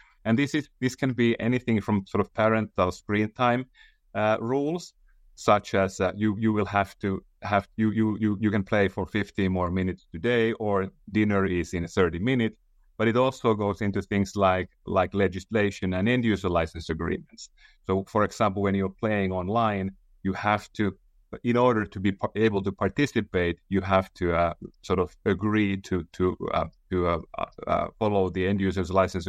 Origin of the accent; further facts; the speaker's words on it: Finland; English is a second language; I'm from Finland